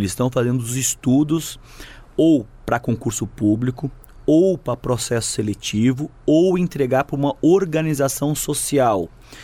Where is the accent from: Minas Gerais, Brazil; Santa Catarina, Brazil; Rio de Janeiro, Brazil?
Santa Catarina, Brazil; Lages; eu sou de Lages, da Serra Catarinense, eu tenho um orgulho tremendo pelo meu chão, eu sou o único deputado eleito da região serrana.